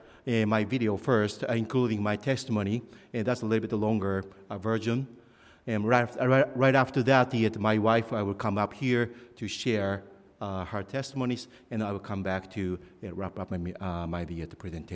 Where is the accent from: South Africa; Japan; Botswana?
Japan; we are born and raised in Japan, and I was a 35 years a businessman, and I came to the United States 5 years ago as a business